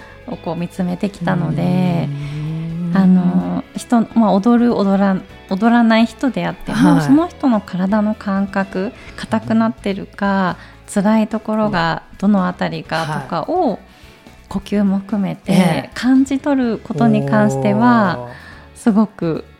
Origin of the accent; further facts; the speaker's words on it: Minamiashigara, Kanagawa, Japan; あの私の地元が神奈川県の南足柄市という小田原市の隣にあるところなんですけど、